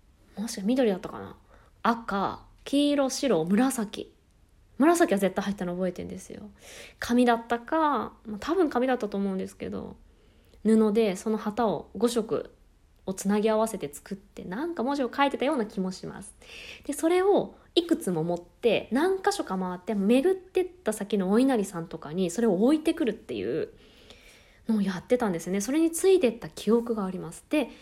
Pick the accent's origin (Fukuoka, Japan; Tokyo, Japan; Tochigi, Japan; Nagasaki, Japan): Tokyo, Japan; 私住んでいた、まあ、東京まで東京育ちなんですが、農家とかもたくさんあるようなところで、山の中っていうか里みたいなところに住んでたんですが